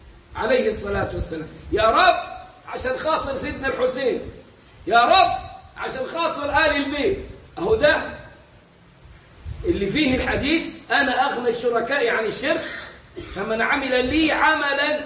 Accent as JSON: {"language": "Arabic", "country": "Egypt"}